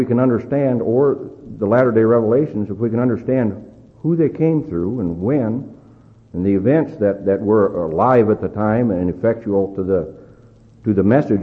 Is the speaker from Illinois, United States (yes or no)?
no; Michigan, United States; born there; I'll always be my father's son. I was born in Kent County, Michigan. That'll always be true.